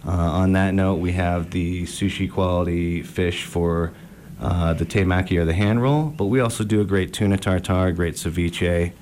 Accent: Midwest, United States; because that plays to what my background here in the U.S. is. I grew up in the Midwest

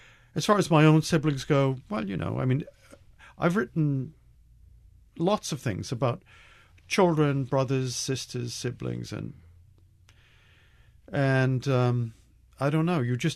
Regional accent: Medford, Massachusetts, United States; And I mean, I grew up in Medford, and we had an accent in Medford, which I think it's more or less the way I talk.

